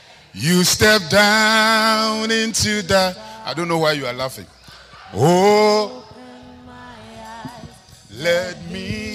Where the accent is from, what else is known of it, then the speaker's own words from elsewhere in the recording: Ghana; accent: Ghanaian English; English is a second language; I'm a Ghanaian. I speak Ghana English. And what I've realized for these years is sometimes my accent is so strong and so hard that people don't understand me.